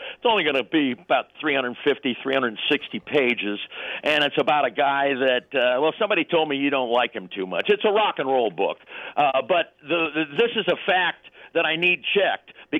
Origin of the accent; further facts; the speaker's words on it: St. Louis, Missouri, United States; And I really think St. Louis, growing up in St. Louis, may have contributed to that.